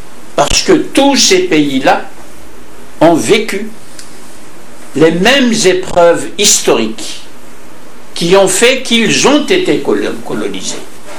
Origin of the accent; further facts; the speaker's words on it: Kabylie, Algeria; first language Kabyle; French is a second language; je suis algérien, je suis né en Kabylie. J'ai grandi, comme vous le savez, dans une culture orale, pas d'écrit du tout. Toute ma famille ne parle que le Kabyle.